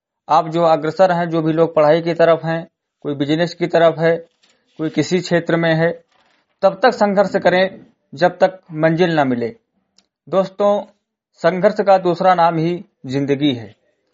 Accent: Simrigarhi, Uttar Pradesh, India; ग्राम सभा सिमरीगढ़ी और जनपद बहराइच का रहने वाला हूँ

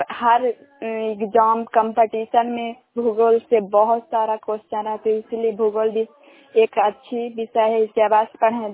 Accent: Karai Parsurai, Bihar, India; गांव सान पंचायत सान प्रखंड कराय परसुराय जिला नालंदा के निवासी हूँ।

